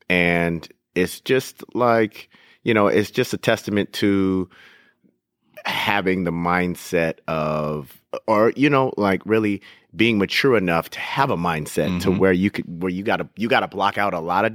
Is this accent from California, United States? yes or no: yes; Rowland Heights, California, United States; From Roland Heights, California.